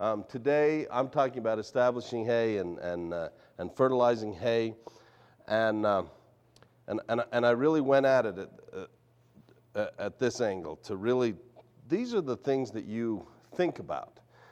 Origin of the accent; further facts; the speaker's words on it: United States; You know, I'm from Lincoln County. And it's a little intimidating coming across the state and going to other places and talking about especially producing hay because, you know, my house is at 7,000 feet.